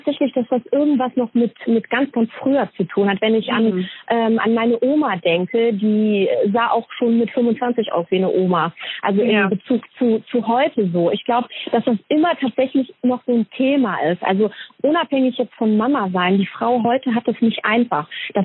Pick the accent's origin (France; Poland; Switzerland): Poland; ich bin Polin und sowas alles.